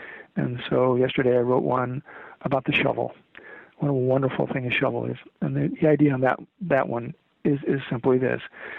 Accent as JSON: {"language": "English", "region": "California", "country": "United States", "said": "it's not because I'm a screwball from California, which I am"}